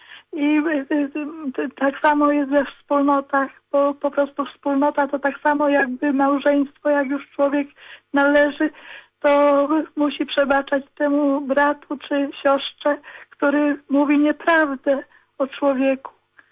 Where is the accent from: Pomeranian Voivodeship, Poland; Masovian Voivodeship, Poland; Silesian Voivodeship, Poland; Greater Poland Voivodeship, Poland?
Greater Poland Voivodeship, Poland; Lutogniew; born there; Ja się urodziłam w Lutogniewa. Lutogniew była moja parafia. Tam jest Matka Boża Pocieszenia.